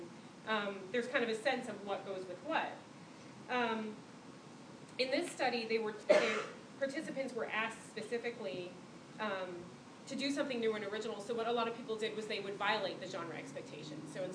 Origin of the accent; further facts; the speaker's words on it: Canada; I'm from Canada and we do everything the Royal Academy way.